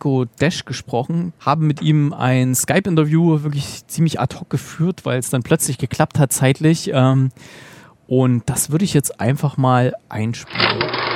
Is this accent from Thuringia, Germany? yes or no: yes; Thuringia, Germany; ich komme ja ursprünglich aus Thüringen, bin vor vielen Jahren hierher gezogen.